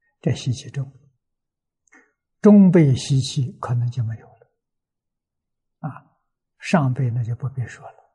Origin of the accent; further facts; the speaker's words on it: China; 我们中国人谚语所说的，心灵佛就到了